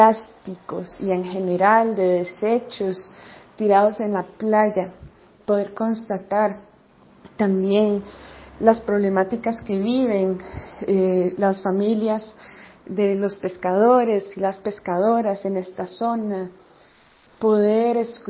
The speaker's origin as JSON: {"language": "Spanish", "country": "Costa Rica", "said": "soy de Costa Rica, les saludo desde la parroquia Nuestra Señora de Fátima"}